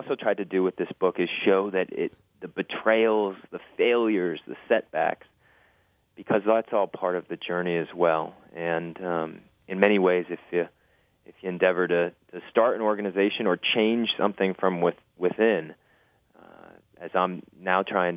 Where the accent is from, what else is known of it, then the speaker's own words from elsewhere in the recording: Rhode Island, United States; I was a very young boy at the time, and I grew up in Rhode Island